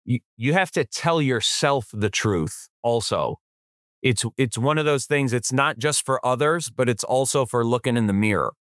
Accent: Michigan, United States; So I don't think they're going to stand up in the state capitals of like my home state in Lansing, Michigan

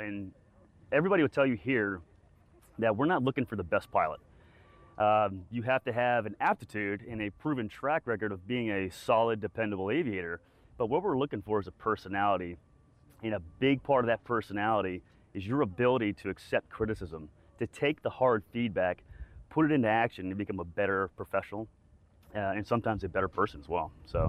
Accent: Oklahoma City, Oklahoma, United States; I'm kind of a, you know, I'm from Oklahoma City, but I came from a military family.

